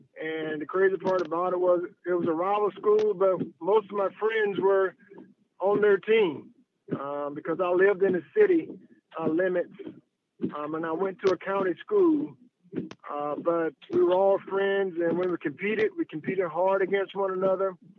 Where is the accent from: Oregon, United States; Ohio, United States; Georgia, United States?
Georgia, United States; Thomasville; Well, as you mentioned, I'm from Thomasville, Georgia, and I've been blessed to have my parents there, both still living.